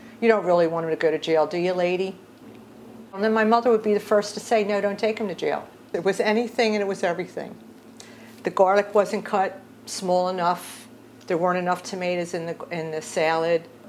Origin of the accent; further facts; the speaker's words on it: Philadelphia, Pennsylvania, United States; Born and raised in West Philadelphia, I grew up at 49th and Girard. My one grandmother lived up the street.